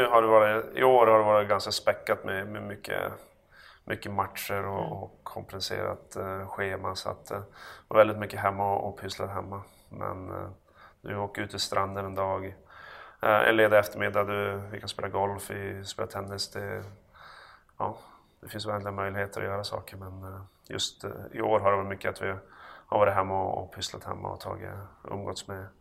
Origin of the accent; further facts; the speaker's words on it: Örnsköldsvik, Västernorrland County, Sweden; ge dem den uppväxt man hade själv hemma i Övik, det är oerhört bra.